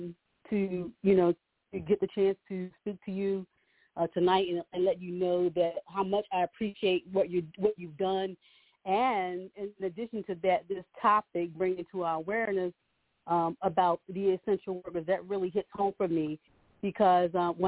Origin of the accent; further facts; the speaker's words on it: the South, United States; You know, I'm from the South, and we don't say cashier, we say checker.